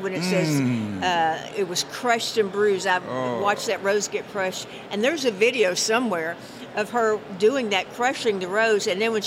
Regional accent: Walnut Grove, Kentucky, United States; I'm from Walnut Grove, Kentucky, population 36. So your roots will keep you humble because your family will remind you where you came from.

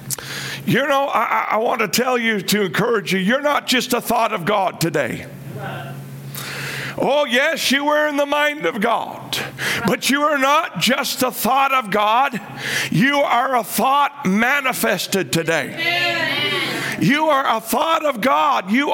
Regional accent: Canada; we are from Canada

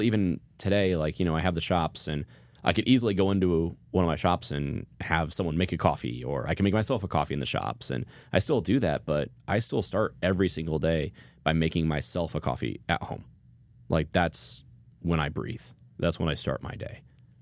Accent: Kansas City, United States; So growing up in Kansas City, it's a major metropolitan town.

